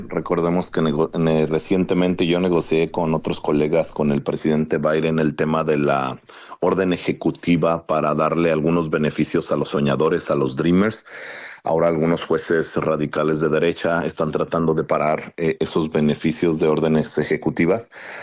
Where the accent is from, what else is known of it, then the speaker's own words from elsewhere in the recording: Guanajuato, Mexico; Es conocido que yo soy guanajuatense